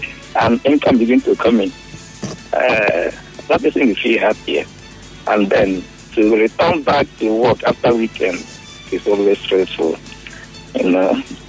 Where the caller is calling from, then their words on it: Melbourne, Victoria, Australia; I'm calling from Melbourne.